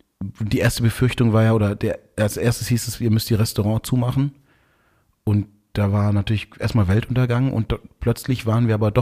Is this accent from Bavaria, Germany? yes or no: no; Stuttgart, Baden-Württemberg, Germany; ich bin ja in Stuttgart aufgewachsen